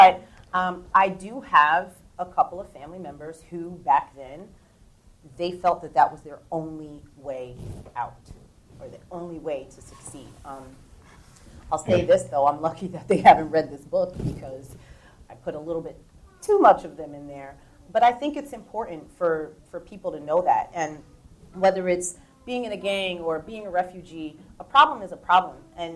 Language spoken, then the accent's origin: English; Newark, New Jersey, United States; Especially where I come from. I was born in Newark, New Jersey, and I clearly remember a lot of these problems happening.